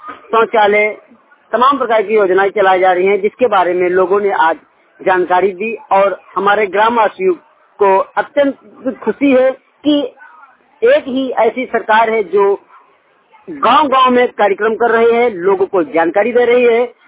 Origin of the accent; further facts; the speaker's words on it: Mahmudpur, Uttar Pradesh, India; मैं ग्राम प्रधान महमूदपुर के निवासी हूँ, विकास खंड कोथावा, जनपद हरदोई।